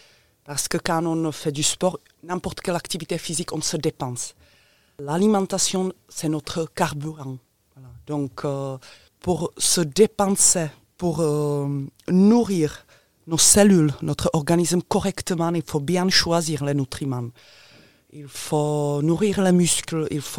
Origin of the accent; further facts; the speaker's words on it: Czechia; French is a second language; moved away as an adult; now in France; Je viens de la République tchèque, j'ai commencé le sport là-bas, j'ai passé mon diplôme en République tchèque. Puis en arrivant en France, comme le sport c'est la langue universelle, je ne parlais pas bien français